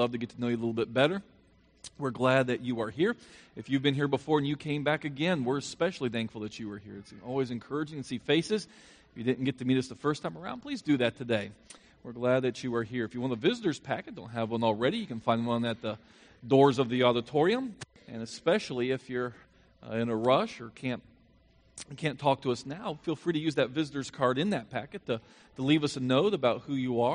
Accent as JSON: {"language": "English", "region": "Florida", "country": "United States", "tie": "born or raised there", "said": "was born in Florida originally. And Colossae would be kind of like, if I can pick on a city from my home state, Colossae was kind of like Jacksonville."}